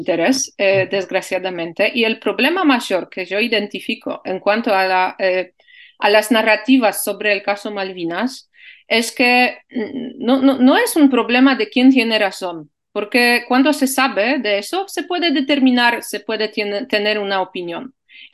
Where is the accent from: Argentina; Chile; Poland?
Poland; porque yo soy de Polonia y no tengo el sentimiento nacional porque no lo puedo tener